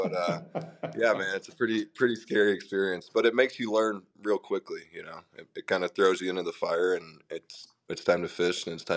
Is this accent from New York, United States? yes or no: no; Missouri, United States; I grew up in Missouri. So my background is fishing catfish and bass and panfish. And I did that all summer, every summer as a kid.